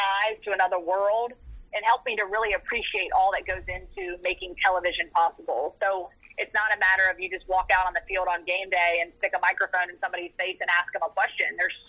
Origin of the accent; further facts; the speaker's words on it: Virginia, United States; I grew up in the very southwestern part of Virginia, and honestly, there are parts of Virginia where I'm from that feel more southern than Alabama.